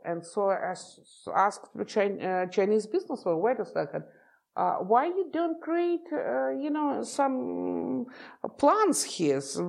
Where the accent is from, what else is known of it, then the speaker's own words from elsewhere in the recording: Moscow, Russia; So I grew up in the Soviet Union, and there was an Iron Curtain.